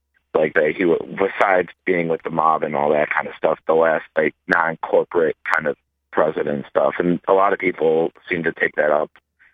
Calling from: Cleveland, Ohio, United States; from Cleveland.

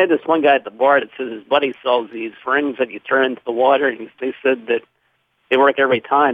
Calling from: Cumberland, Maryland, United States; from Cumberland, Maryland.

